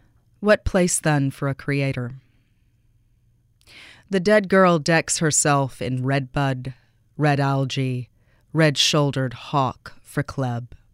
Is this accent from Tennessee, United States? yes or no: yes; Bristol, Tennessee, United States; born there; I was born in Bristol, Tennessee, and my father's family has been there since pre-revolutionary times when they came over as squatters from Virginia.